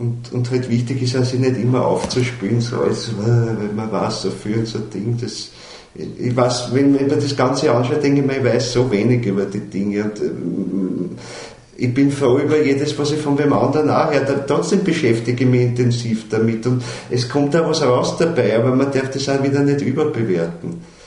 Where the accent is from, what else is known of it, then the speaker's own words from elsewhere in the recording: Vienna, Austria; wienerisch, weil ich bin ein Wiener, also rede ich wienerisch.